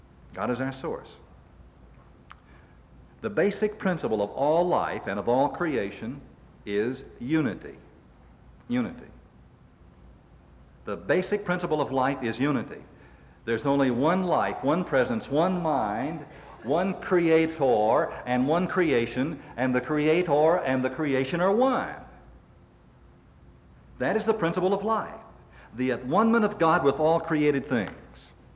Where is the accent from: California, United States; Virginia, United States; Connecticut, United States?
Virginia, United States; born there; Or, in my case, Southwest Virginia, from those hills in Southwest Virginia. Well, that's not where I came from. That's where my mother was when she gave birth to me